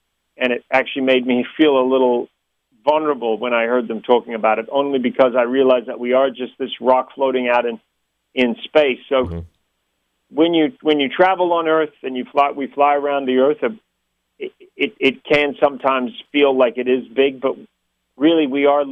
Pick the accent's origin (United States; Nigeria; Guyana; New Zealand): New Zealand; I come from New Zealand, I love New Zealand.